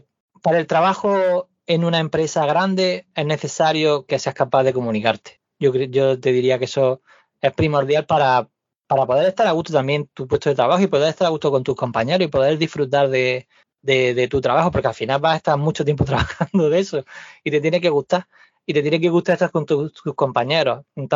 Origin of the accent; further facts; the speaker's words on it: Spain; ahora que soy el único español del equipo, ahora mismo en el equipo en el que estoy, no hay ningún español, estoy todo el día hablando en inglés